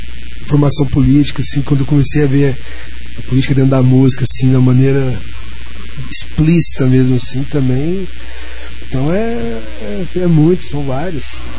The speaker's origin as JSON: {"language": "Portuguese", "region": "Minas Gerais", "country": "Brazil", "tie": "born or raised there", "said": "porque sou mineiro do interior, né? Da roça mesmo, assim, né? Então eu cresci ouvindo modão mesmo"}